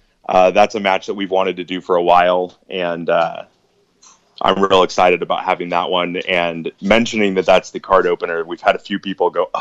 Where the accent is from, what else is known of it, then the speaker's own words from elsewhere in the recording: Friday Harbor, Washington, United States; also born or lived in Bellingham; Yeah, I mean, I was born in Bellingham. I didn't live there. Because I lived in Friday Harbor, and so the island didn't do berths at the time, so they were flown to Bellingham.